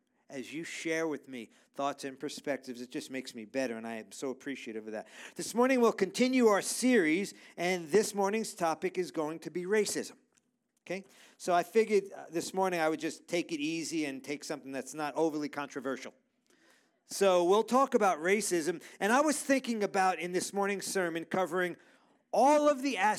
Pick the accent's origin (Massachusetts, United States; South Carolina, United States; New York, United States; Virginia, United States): New York, United States; New York City; So, I grew up in New York City in the 60s and the 70s